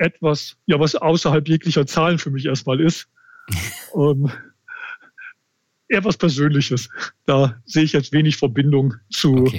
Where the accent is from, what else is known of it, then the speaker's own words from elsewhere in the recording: Wuppertal, North Rhine-Westphalia, Germany; now in Munich, Germany; Ich glaube, man hört es auch am Sprachklang. Ich komme aus dem Rheinland, Bergischen Land, Wuppertal, Mettmann. Da war ich die meiste Zeit, jetzt seit 30 Jahren aber in München.